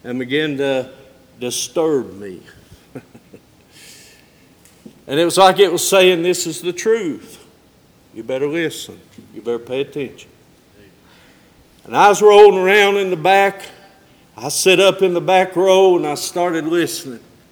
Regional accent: North Carolina, United States; I've got friends that I grew up with in Avery County here that know me in the past

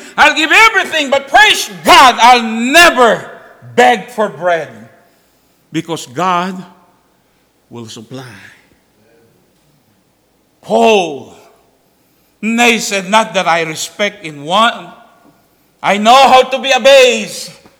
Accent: Philippines; English is a second language; I don't know what the food that they're going to have, even though it's in Asia, I don't know. We are from the Philippines. Totally different.

